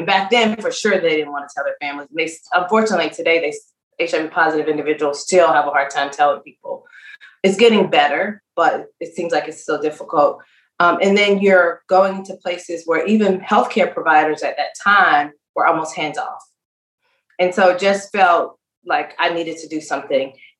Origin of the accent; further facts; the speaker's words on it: Georgia, United States; now in Maryland, United States; I think I live in Maryland, but I'm from Georgia. So I'm definitely a true Southern girl at heart. And just growing up in a small town in a small community